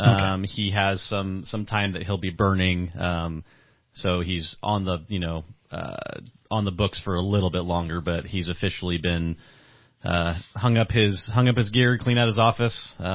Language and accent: English; California, United States; Myself, you know, I came from Southern California. Yeah. You know, I started my career down there